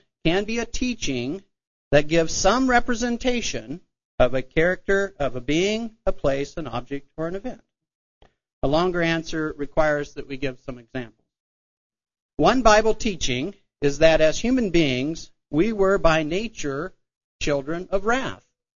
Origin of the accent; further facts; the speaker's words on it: Oregon, United States; And I grew up in Oregon, and my first 2.5 years I consecrated in 1982. And the first 2.5 years was spent south of Salem, Oregon, Willamette Valley area.